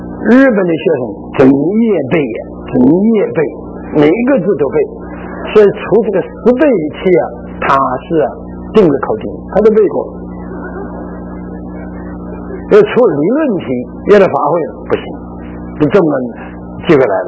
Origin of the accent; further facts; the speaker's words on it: Shandong, China; 我告诉你，我们从前山东啊出一种绸子就剪绸啊